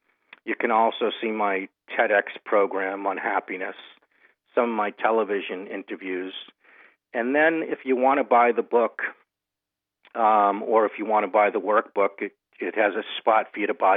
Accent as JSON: {"language": "English", "town": "Boston", "region": "Massachusetts", "country": "United States", "said": "I'm from Boston, and we can have a good day."}